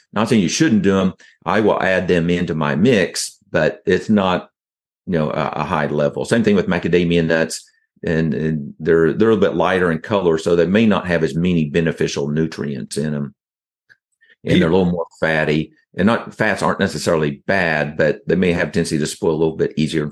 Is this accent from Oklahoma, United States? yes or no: yes; Oklahoma, United States; accent: Okie